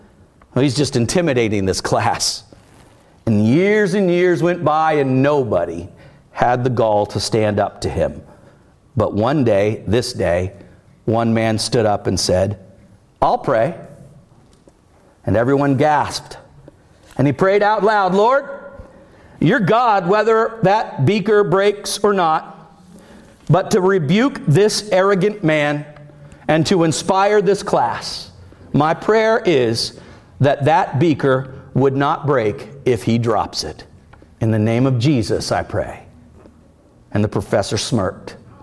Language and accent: English; Cocoa, Florida, United States; In fact, in my hometown in Cocoa, Florida.